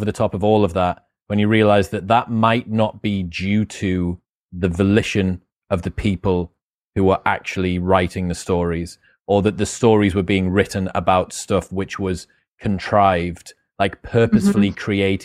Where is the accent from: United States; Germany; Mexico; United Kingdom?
United Kingdom; it's never been as mental for me as a Brit